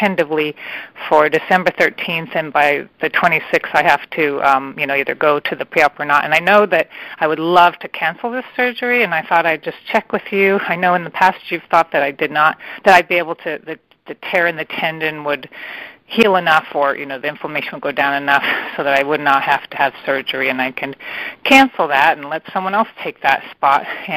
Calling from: California, United States; I'm calling from the San Francisco Bay Area.

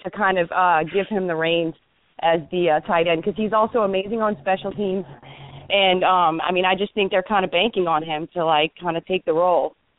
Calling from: Metairie, Louisiana, United States; I'm calling from Metairie.

